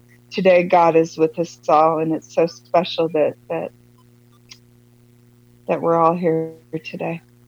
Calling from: Custer, Montana, United States; I'm calling from Custer, Montana, USA. It is 11:20 here.

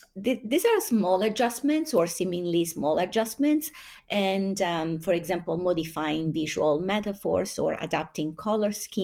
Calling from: San Francisco, California, United States; I'm joining from San Francisco Bay Area in California. So it's 9 a.m. over here.

